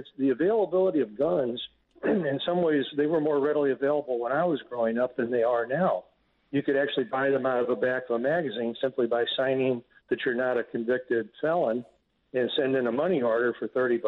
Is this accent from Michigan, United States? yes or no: no; St. Louis, Missouri, United States; now in Naples, United States; I'm from St. Louis. I live in Naples, Florida now.